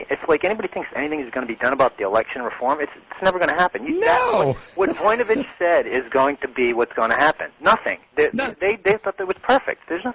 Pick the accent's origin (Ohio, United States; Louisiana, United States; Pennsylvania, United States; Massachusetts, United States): Massachusetts, United States; And I'm from Massachusetts.